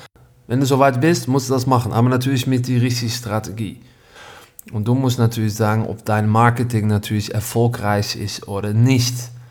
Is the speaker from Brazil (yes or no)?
no; Netherlands; Ich bin Holländer